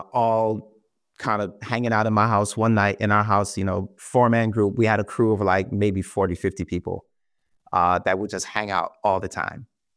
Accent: New York, United States; Growing up in New York, you know, you got people on every street corner, like, you know, pushing this religion, that religion.

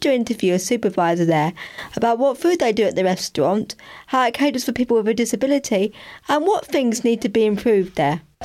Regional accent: Tunbridge Wells, South East England, United Kingdom; Welcome to my hometown of Tunbridge Wells. This is where I grew up

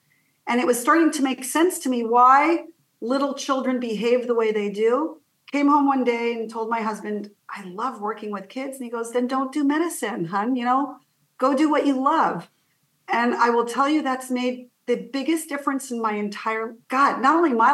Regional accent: Israel; born there; first language Yiddish; English is a second language; moved away; I was born in Israel, actually, and my first language was Yiddish. Can't escape Judaism when you're speaking Yiddish.

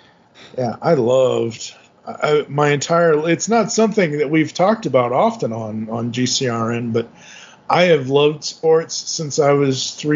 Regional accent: Massachusetts, United States; I grew up in around the South Shore of Massachusetts. I always say I'm from Boston, but technically I was just an hour south of Boston.

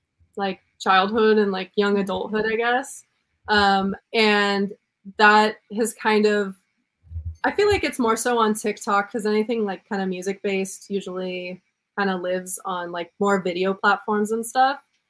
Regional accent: San Diego, California, United States; So I grew up again in San Diego.

